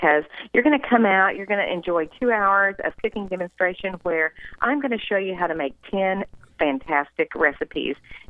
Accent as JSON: {"language": "English", "region": "Oklahoma", "country": "United States", "said": "I don't think so, but I am from Oklahoma."}